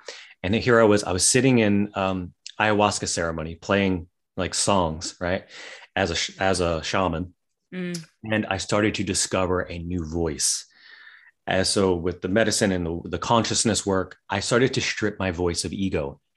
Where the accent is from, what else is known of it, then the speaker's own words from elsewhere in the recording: West Virginia, United States; Well, I grew up in West Virginia. So I grew up with like where it was all, you know, hillbilly talk all the time.